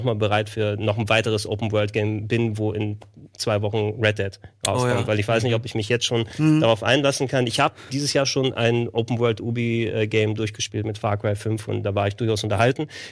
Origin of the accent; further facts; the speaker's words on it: Greece; German is a second language; dass ich einfach von der Mitte Griechenlands 7,5 Kilometer zu mir als nordischer Berggrieche brauche